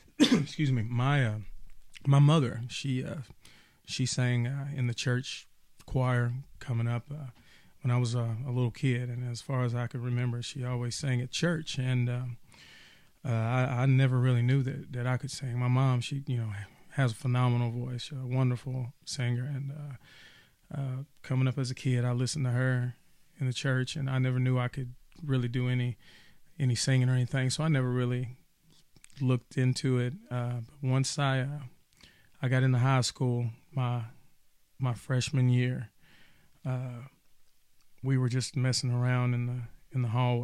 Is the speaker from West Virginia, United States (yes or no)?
no; Bowling Green, Kentucky, United States; also born or lived in Smiths Grove, Kentucky; I'm from right here in Bowling Green, Kentucky, man.